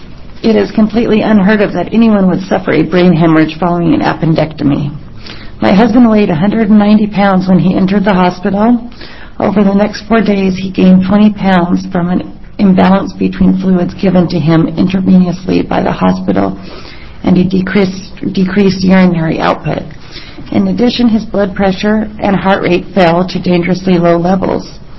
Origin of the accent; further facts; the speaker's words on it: Hermiston, Oregon, United States; Can you hear me okay? I'm from Hermiston, Oregon